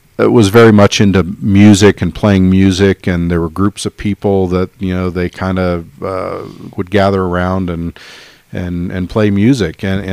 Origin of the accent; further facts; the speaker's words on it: Indiana, United States; my dad couldn't make a living, so we grew up in Indiana, which is where we're all from.